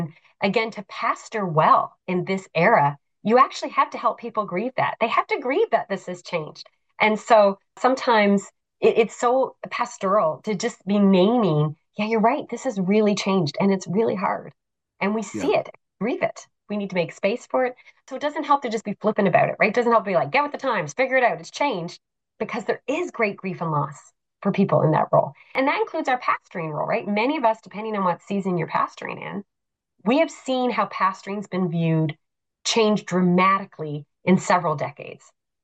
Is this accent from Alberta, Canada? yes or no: no; Newfoundland and Labrador, Canada; I mean, I grew up in Newfoundland with testimony periods